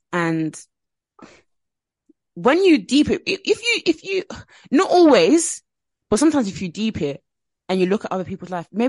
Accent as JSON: {"language": "English", "country": "Nigeria", "said": "I'm Nigerian as well"}